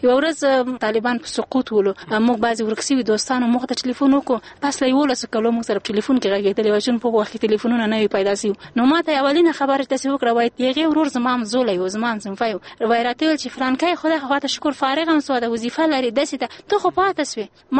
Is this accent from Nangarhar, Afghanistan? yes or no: no; Kabul, Afghanistan; also born or lived in Bagram / Ghazni; زه د غزنی ولایت اوسیدونکی یم، زیږیدلې د پروان ولایت د بګرام په ولسوالۍ کې یم. تر شپږ کلنۍ پورې عملته وم په بګرام کې. وروسته له هغو چې حالات خراب سو سون ما پلار نظامي صاحب منصب و بیا مونږ کابل ته مکډه را وکړه. تر 12 کلنۍ پورې په کابل کې وم